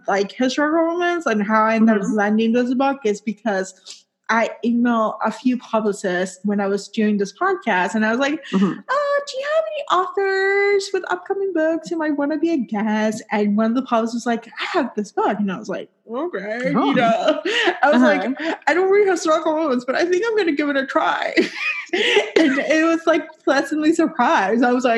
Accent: Puerto Rico; romance because I'm from Puerto Rico.

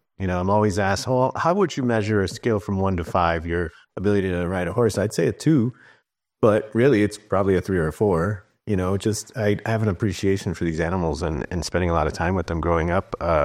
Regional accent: Chicago, Illinois, United States; born there; I was born in Chicago.

